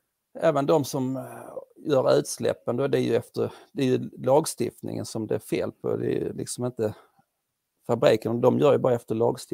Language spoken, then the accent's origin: Swedish; Skåne, Sweden; Jag är från Skåne då